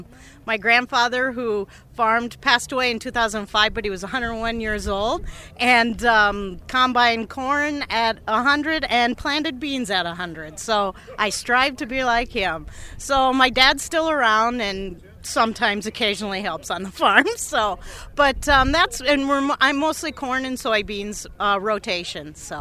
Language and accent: English; Iowa, United States; I'm a farmer from Franklin County that's north of here in Boone, about 60 miles.